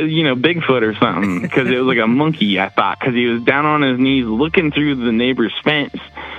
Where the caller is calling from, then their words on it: Cambridge, Nebraska, United States; Cambridge, Nebraska.